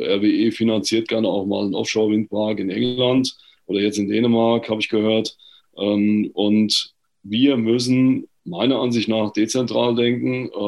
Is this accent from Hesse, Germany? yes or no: yes; Biebergemünd, Hesse, Germany; ich komme ja aus Besenkassel, kann man ja hier sagen, ne? Irgendwie mit Besenkassel kann doch der eine oder andere was anfangen, also Biebermünd-Kassel.